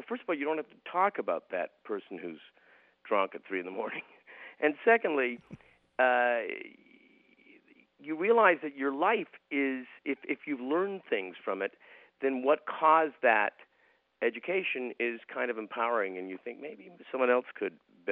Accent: Canada; I'm too private, I'm too Canadian

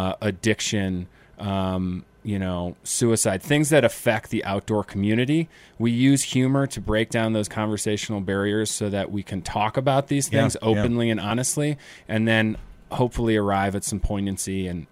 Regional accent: Chicago, Illinois, United States; And yes, I say kombucha because I'm from Chicago.

